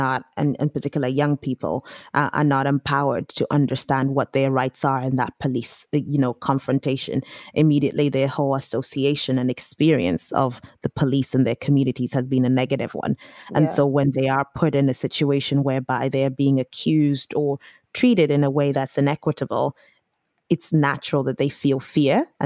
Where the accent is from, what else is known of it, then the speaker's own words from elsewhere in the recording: United Kingdom; We too, as Brits, proud, I don't know, or feel awkward.